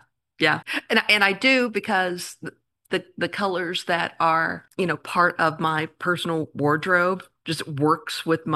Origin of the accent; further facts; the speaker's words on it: Texas, United States; And I grew up in Texas